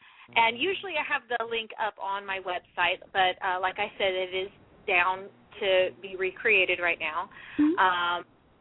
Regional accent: Germany; So I was raised in Europe, and I used to love Germany. We lived in Germany

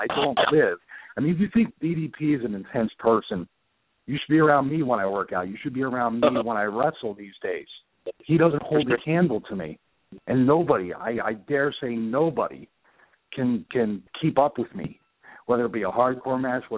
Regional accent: Philadelphia, Pennsylvania, United States; And, you know, I'm from Philadelphia, so I like to kind of use the analogy from Rocky III

